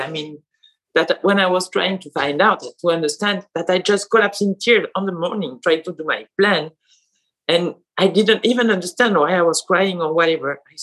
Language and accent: English; France; English is a second language; I'm from France. I'm in Bordeaux, southwest of France.